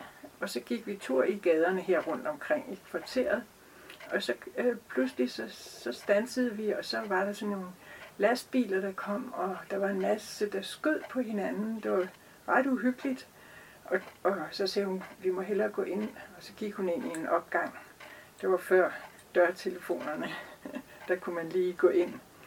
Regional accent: Copenhagen, Capital Region of Denmark, Denmark; og tæt på havnen, og ikke? Og det var et rigtig, rigtig Østerbro.

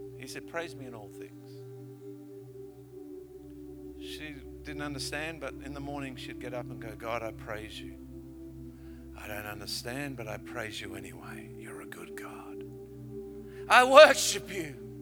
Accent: Papua New Guinea; I was born in Papua New Guinea. I'm a Papuan.

